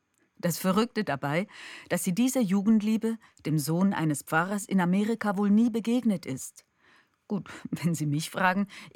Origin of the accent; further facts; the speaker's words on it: Switzerland; ich bin eine Schweizer Schauspielerin